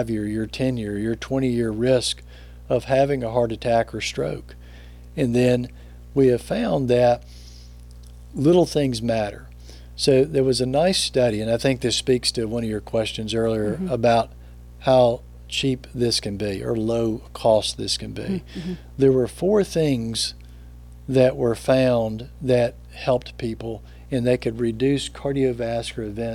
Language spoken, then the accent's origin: English; Jackson, Mississippi, United States; born there; So I was born in Jackson, Mississippi at St. Dominic's Hospital.